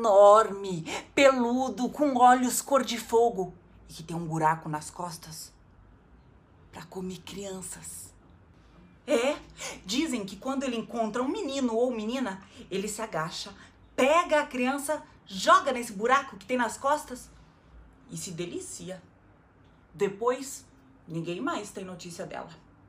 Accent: Curitiba, Paraná, Brazil; Quer dizer, guri é por minha conta, porque eu sou de Curitiba.

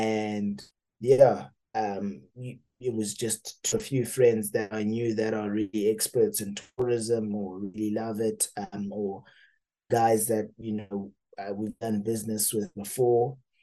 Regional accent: Marondera, Mashonaland East, Zimbabwe; there are a lot of farms where I grew up in Marondera

